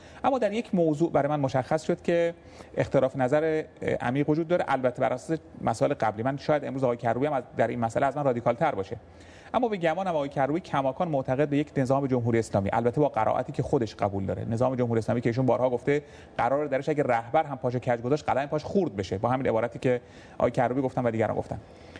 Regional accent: Iran; من هم به عنوان یک ایرانی در کنار میلیون‌ها ایرانی به این ایستادگیشون افتخار می‌کنم

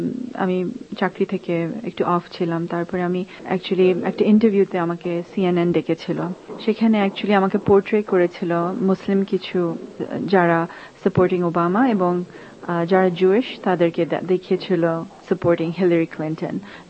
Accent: Bangladesh; now in United States; অনেক দেশের মানুষ, আমাদের আফ্রিকান আমেরিকান মুসলিম আছে, পাকিস্তানি ইন্ডিয়ান মুসলিম আছে, আমি বাংলাদেশি

